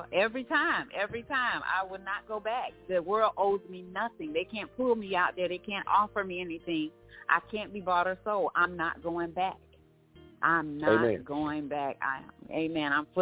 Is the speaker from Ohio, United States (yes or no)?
no; Florida, United States; Well, my conversion story goes back to when I was a child. Growing up in Florida, I first met Jesus through reading the Bible.